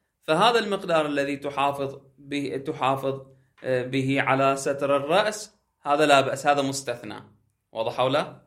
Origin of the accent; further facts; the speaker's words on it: Bahrain; عندنا في البحرين أيضا في بعض المناطق أيضا الكبار كانوا يلبسونه